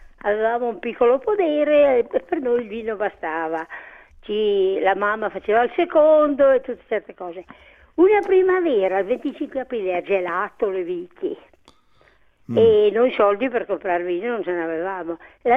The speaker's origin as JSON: {"language": "Italian", "region": "Trentino-Alto Adige", "country": "Italy", "said": "sono trentina"}